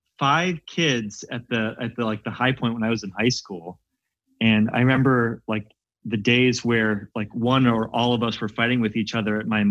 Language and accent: English; Canton, Ohio, United States; Grew up Canton. In Ohio, Canton, Ohio.